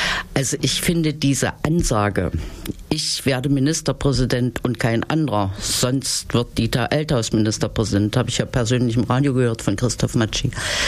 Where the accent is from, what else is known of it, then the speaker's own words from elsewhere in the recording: Saxony-Anhalt, Germany; Ich komme aus Sachsen-Anhalt. Ich bin also keine echte Thüringerin